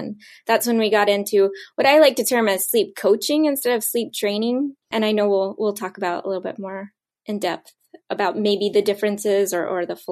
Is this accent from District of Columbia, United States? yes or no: yes; Washington, District of Columbia, United States; I'm from the Washington, D.C. area and I have twins.